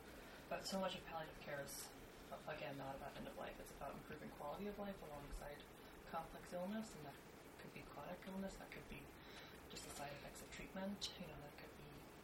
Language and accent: English; Texas, United States; Or Austin, and I'm from Texas.